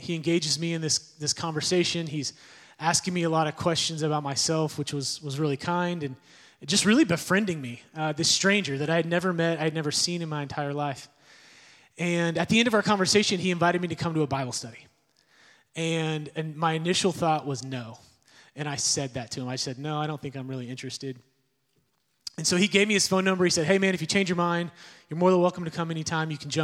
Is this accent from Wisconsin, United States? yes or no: no; Edmond, Oklahoma, United States; I grew up in Edmond. I've been in Edmond almost my entire life. I did not grow up in the church. My family, we were technically Catholic, I guess